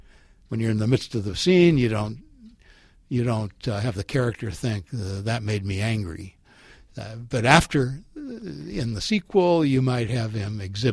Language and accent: English; St. Louis, Missouri, United States; I grew up in St. Louis, Missouri, and was living there when I started writing, so went to some courses at the local university.